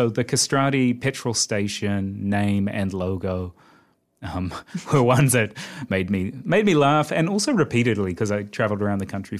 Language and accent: English; Otago, New Zealand; I grew up in Otago and it's the rugby colours of Otago, blue and gold.